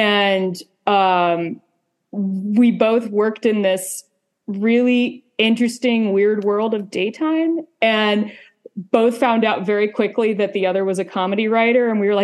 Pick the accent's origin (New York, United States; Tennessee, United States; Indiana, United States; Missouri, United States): Indiana, United States; also born or lived in Florida; So I grew up, I was born in Florida, but when I was like 4 or 5, I moved to like middle of nowhere, Indiana. It's like 4,000 people on a good day.